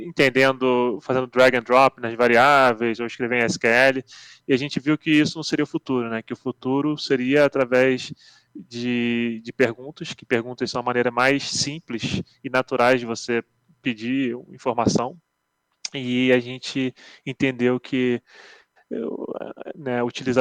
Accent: Rio de Janeiro, Brazil; moved away as an adult; now in Zurich, Switzerland; Sou originalmente do Rio de Janeiro, mas né, mudei para a Suíça há 13 anos atrás e para estudar matemática

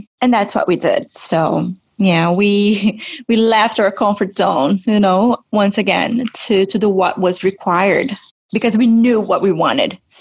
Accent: Brazil; In 2019, I was in Brazil. I'm from Brazil.

